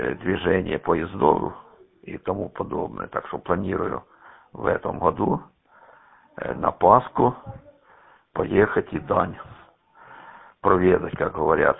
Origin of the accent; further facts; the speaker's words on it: Sviatohirsk, Donetsk Oblast, Ukraine; now in Kropyvnytskyi, Ukraine; Я сам родом с Донецкой области, но я северная часть, город Святогорск, Красный Лиман, Святогорск. я имею в виду бывший лиман, сейчас он просто лиман. Так что я там до 83-го года жил.